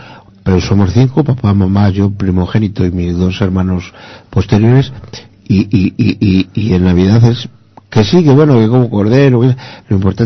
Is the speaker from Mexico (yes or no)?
no; Spain; como yo soy muy español y me piden explicaciones